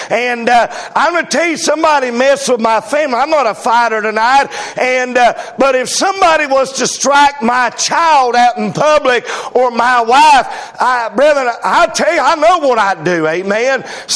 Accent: United States; I am an American tonight, and I am very proud of that.

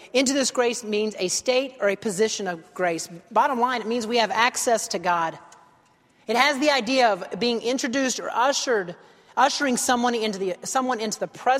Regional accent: Alabama, United States; But, you know, I grew up in Alabama, and I won some kind of an award when I was in high school.

